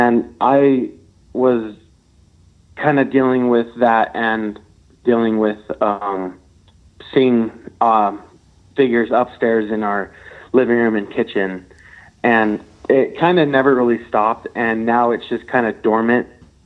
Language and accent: English; Utah, United States; Hi, Tony. … I'm from Utah.